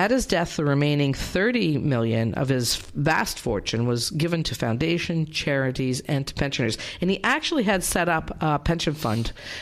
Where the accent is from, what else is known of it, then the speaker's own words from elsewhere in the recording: London, Ontario, Canada; now in Greene County, United States; one of my fondest memories of growing up in London, Ontario, Canada.